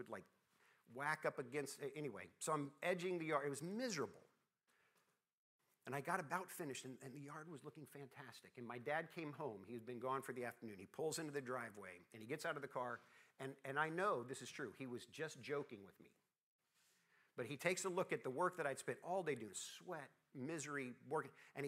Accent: Alabama, United States; also born or lived in Columbia, South Carolina; when I was growing up in Alabama, and I've lived in Columbia, South Carolina, so I now know that that's the hottest place in the world, but North Alabama comes pretty close.

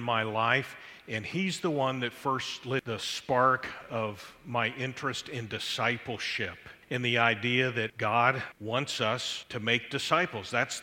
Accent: Cincinnati, Ohio, United States; even though I grew up in the Cincinnati area, to go to Ozark Bible College

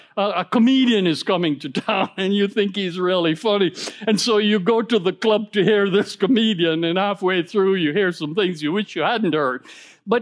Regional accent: Jamaica; now in Massachusetts, United States; We're from Jamaica. It's too cold up here in Massachusetts.

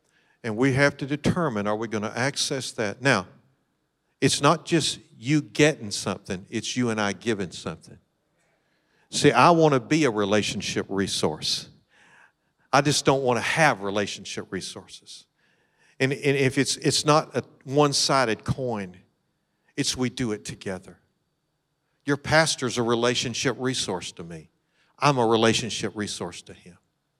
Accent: Kentucky, United States; Which was probably more truth than not, since I am from Kentucky.

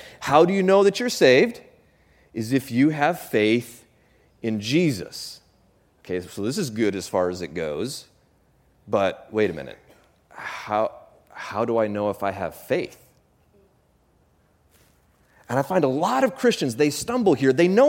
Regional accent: Alaska, United States; When I was growing up in Alaska, you would read these books, they would give them to you in school, about what to do in the event of a bear attack, because that's a thing.

